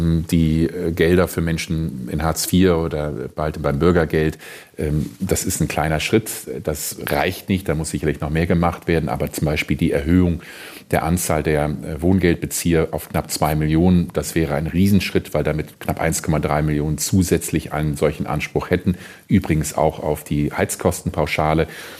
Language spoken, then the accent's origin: German; Germany